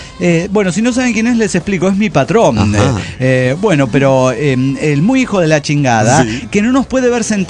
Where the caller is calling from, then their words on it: Axochiapan, Morelos, Mexico; de Axiochapan, Morelos, México.